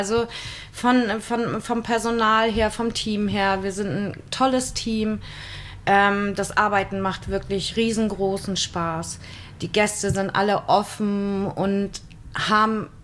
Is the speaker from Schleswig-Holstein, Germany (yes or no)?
yes; Husum, Schleswig-Holstein, Germany; Also ich bin ja nun auch in Husum aufgewachsen